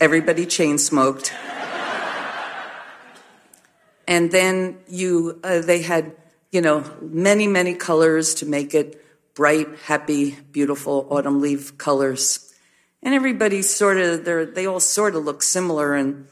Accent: New Jersey, United States; I was from South Jersey. Truthfully, I had never even seen hashish.

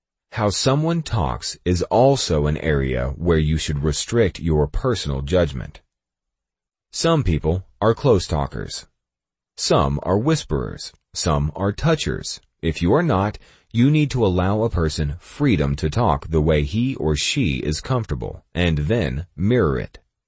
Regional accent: New York, United States; I was born in New York and raised in an Italian family. I talk fast and loud and with my hands.

